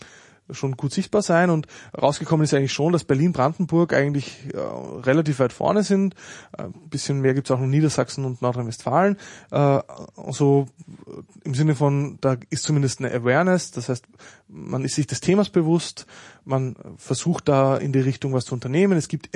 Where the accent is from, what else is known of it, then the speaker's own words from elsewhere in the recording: Linz, Upper Austria, Austria; oder in meiner Heimatstadt in Linz gibt es sowas